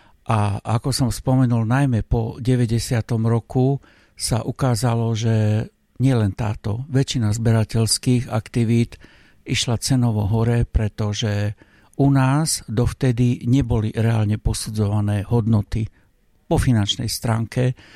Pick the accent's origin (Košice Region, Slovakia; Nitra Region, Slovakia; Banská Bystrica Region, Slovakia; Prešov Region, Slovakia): Košice Region, Slovakia; Košice; najväčšiu časť je venovaná Košiciam, odkiaľ pochádzam.